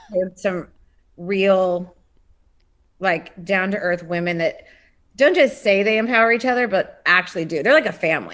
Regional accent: Laguna, California, United States; also born or lived in Miami; Although I grew up in Laguna in Orange County, We lived in Miami for a very long time.

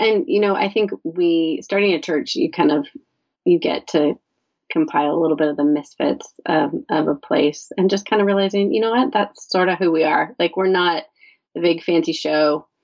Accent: California, United States; also born or lived in Salt Lake City, United States; So the book really started, I think, when we moved from Salt Lake City, Utah, back to the Southern California suburbs in Orange County, which is where both my husband and I grew up.

